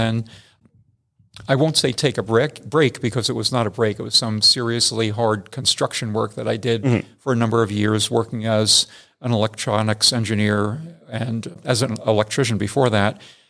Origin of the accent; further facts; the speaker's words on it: Staten Island, New York, United States; now in New Mexico, United States; but I was born and raised in New York.